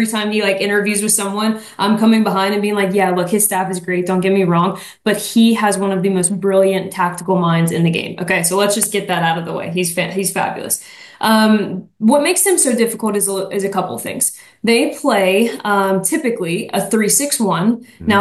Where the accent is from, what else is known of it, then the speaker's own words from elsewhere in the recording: Mississippi, United States; I'm from Mississippi.